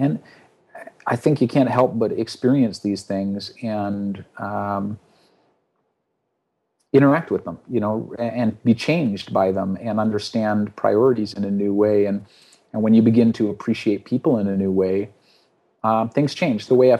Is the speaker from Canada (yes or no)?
yes; Canada; Part of that's because I'm Canadian and we just do that anyway.